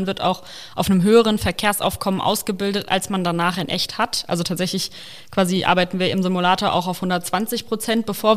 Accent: Rhineland-Palatinate, Germany; Also ich komme nicht von da, ich komme hier aus Richtung Mainz tatsächlich, also direkt aus der Nähe.

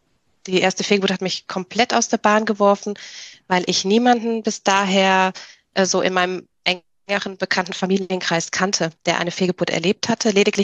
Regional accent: Rhineland, Germany; Also ich bin aus dem Rheinland, da ist man ja recht oder häufig sagt man zumindest recht offen und redselig und kommunikativ.

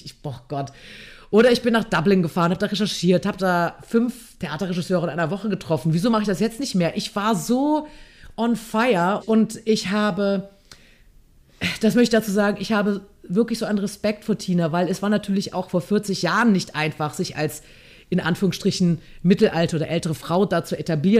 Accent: Rhineland, Germany; Das sage ich als Rheinländerin.

